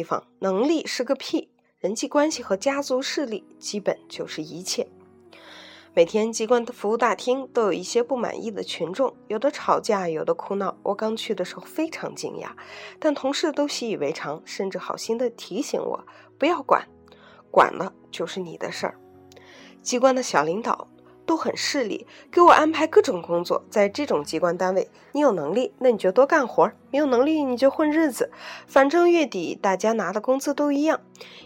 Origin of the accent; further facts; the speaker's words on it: China; also born or lived in Shanghai; 我的家乡属于三线城市，经济上呢并不是落后太多，但回来后我还是非常的不习惯